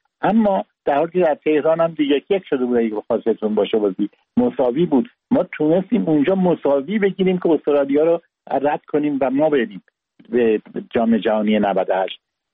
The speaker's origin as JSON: {"language": "Persian", "country": "Iran", "said": "چون وطنم رو دوست دارم ایران برنده بشه بدون شک"}